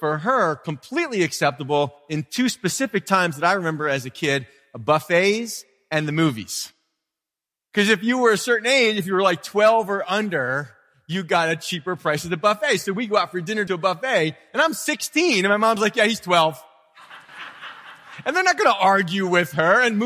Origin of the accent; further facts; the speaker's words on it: Pennsylvania, United States; I grew up outside of Philadelphia, the suburbs of North Philly.